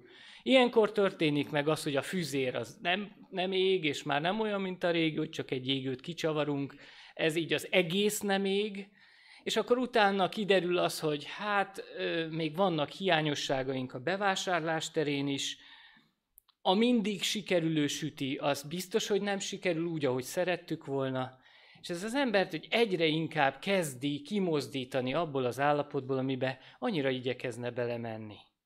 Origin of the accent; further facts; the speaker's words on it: Budapest, Hungary; Pesti emberek vagyunk, itt élünk, nem akartok ti se elköltözni vidékre